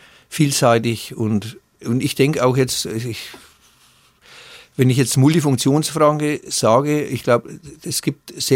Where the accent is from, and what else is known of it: Bavaria, Germany